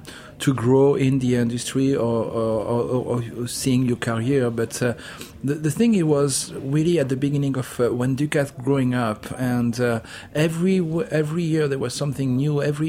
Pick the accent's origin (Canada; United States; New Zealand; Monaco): Monaco; so actually I grew up born and grew up in Monaco.